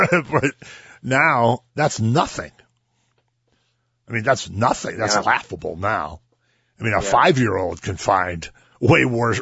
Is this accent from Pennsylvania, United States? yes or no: yes; Erie, Pennsylvania, United States; I grew up in Erie, Pennsylvania in a sort of lower middle class, working class neighborhood. Went to a big grade school, really big high school.